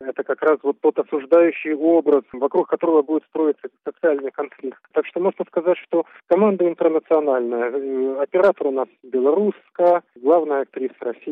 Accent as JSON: {"language": "Russian", "town": "Kharkiv", "region": "Kharkiv Oblast", "country": "Ukraine", "said": "Вот я как харьковчанин, было у нас несколько проектов в Харьковской области"}